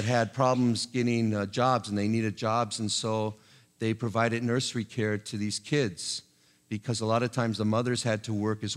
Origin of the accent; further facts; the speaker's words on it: Hong Kong; In the 1960s, I was growing up in Hong Kong.